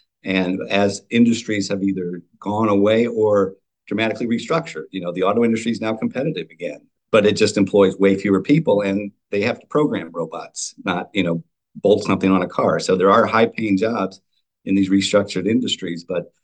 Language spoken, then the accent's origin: English; West Virginia, United States; where actually I grew up in West Virginia, you know, very battered, isolated part of the world.